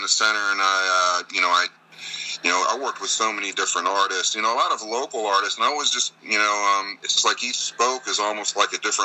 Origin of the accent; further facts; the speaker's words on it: Savannah, Georgia, United States; you know, I'm from Savannah.